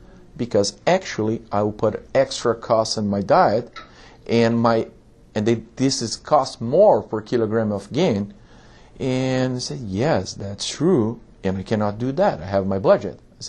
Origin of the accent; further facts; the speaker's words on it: Brazil; English is a second language; now in United States; since I'm from Brazil, I would say it's not true here in the States.